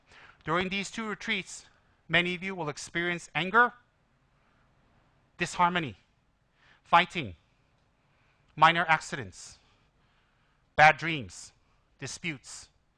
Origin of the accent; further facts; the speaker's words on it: Tibet, China; English is a second language; Because I'm from Tibet. Don't got calculator.